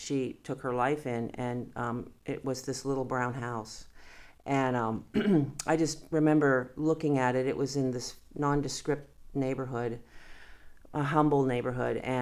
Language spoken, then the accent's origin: English; Massachusetts, United States; also born or lived in New Hampshire; So, but yeah, we hail from Massachusetts, New Hampshire area.